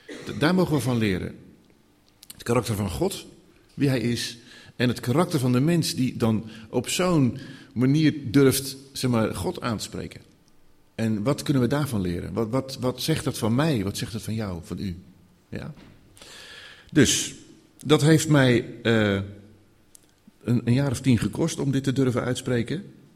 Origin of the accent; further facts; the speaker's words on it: Katwijk, South Holland, Netherlands; born there; ik ben in Katwijk geboren